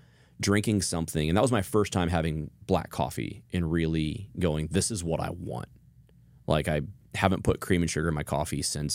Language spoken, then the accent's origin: English; Kansas City, United States; So growing up in Kansas City, it's a major metropolitan town.